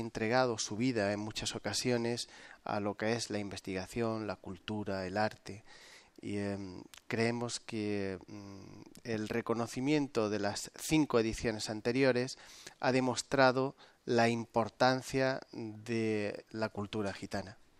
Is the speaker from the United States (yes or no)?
no; Spain; Somos gitanos y españoles, y ambas realidades nos producen un legítimo orgullo.